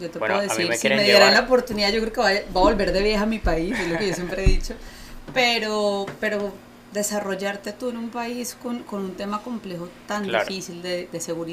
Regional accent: Bogotá, Colombia; Colombiana. De Bogotá.

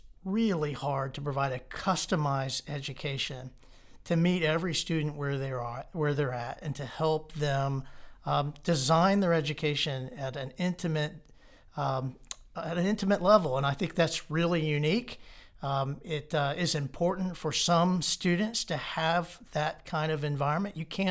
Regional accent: Texas, United States; now in Virginia, United States; I grew up in Texas, and I spent 13 years prior to becoming the president of Roanoke College at Virginia Tech.

